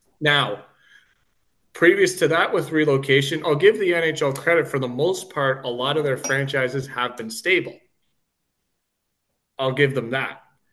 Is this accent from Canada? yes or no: yes; Canada; as a Canadian, I will certainly say